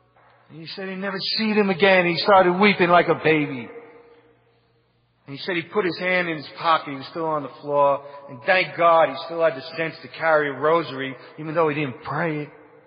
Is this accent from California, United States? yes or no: no; New York City, New York, United States; I come from New York City. And I was upstate in the Friary when the Twin Towers went down.